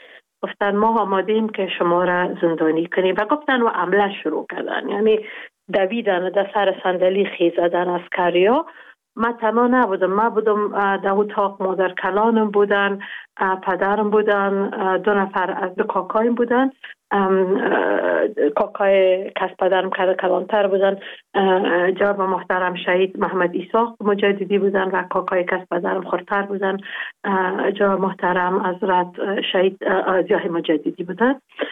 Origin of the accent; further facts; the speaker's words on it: Jalalabad, Nangarhar, Afghanistan; گفتم از جلال آبادم بودم،